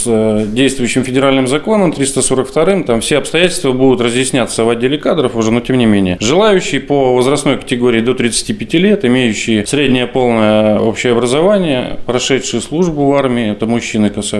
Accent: Severomorsk, Murmansk Oblast, Russia; Я сам родом с Североморска, здесь родился в 72 году

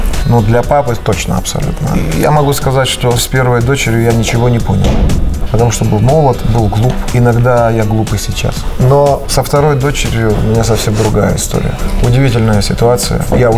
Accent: Caucasus, Russia; Поскольку я человек с Кавказа, мы к мнению родителей очень серьезно относимся.

